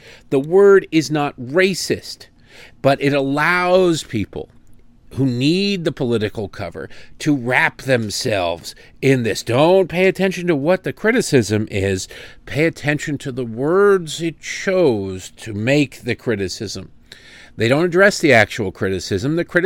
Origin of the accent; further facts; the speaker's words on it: Detroit, Michigan, United States; Like I said, I grew up in Detroit.